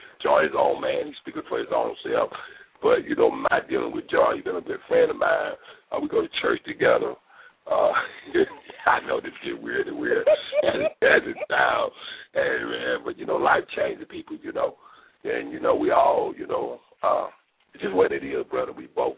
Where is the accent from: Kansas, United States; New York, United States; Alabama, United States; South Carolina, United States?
South Carolina, United States; I came from South Carolina, poor young black guy.